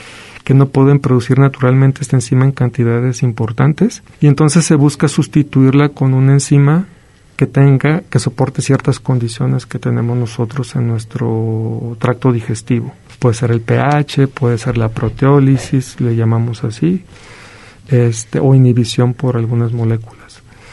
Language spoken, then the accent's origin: Spanish; Autlán de Navarro, Jalisco, Mexico; also born or lived in Guadalajara; Soy de Jalisco, de Autlán de Navarro, Jalisco. Y me fui a estudiar a los 18 años a la Universidad de Guadalajara y al CUSEI. Entonces ya después, pues básicamente la zona metropolitana de Guadalajara ha sido mi hogar y creo que he pasado más años ahí